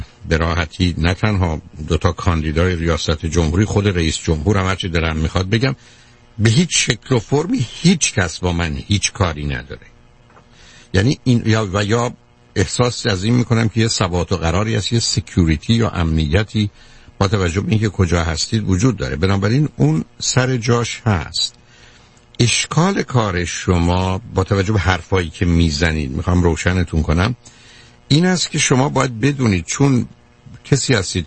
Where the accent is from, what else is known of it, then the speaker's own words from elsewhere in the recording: Iran; من خودم 2 تا فوق لیسانس اقتصاد روانشناسیمو از دانشگاه تهران گرفتم، ولی وقتی اومدم اینجا